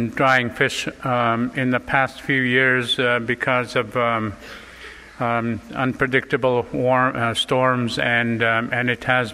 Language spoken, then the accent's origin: English; Alaska, United States; And there are 229 federally recognized tribes living throughout Alaska, and I'm from the West Coast, there are going to be about 180 communities that are going to be dealing with being underwater in 50 years